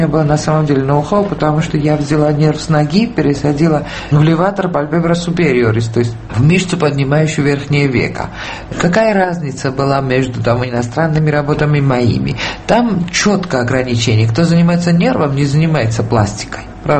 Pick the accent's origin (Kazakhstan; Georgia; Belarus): Georgia; moved away as an adult; now in Moscow, Russia; Я почему уехала из Грузии